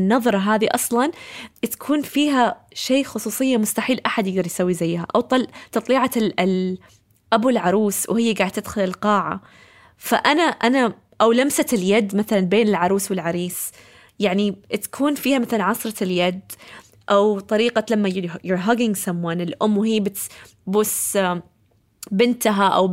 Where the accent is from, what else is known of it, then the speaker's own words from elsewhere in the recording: Saudi Arabia; also born or lived in United States; قلت لهم أنا السعودية. فقالوا لا، إحنا نبغى هذه الوظيفة فقط للأجانب، تكون جنسيته أمريكية. فقلت لهم طب أنا مولودة في أمريكا وعندي جنسية أمريكية.